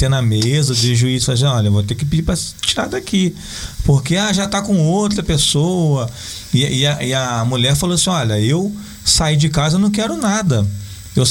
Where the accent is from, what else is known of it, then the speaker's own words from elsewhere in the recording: Brazil; Até porque eu sou brasileiro, não desiste.